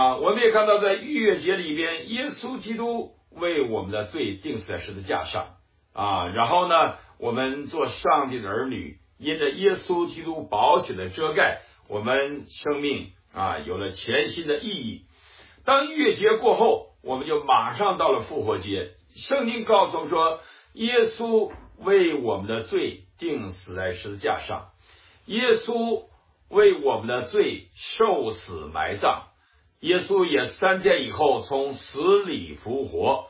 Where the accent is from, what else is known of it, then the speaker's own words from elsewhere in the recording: China; now in United States; 所以呢，美国人也不戴口罩啊，我们中国人戴了口罩。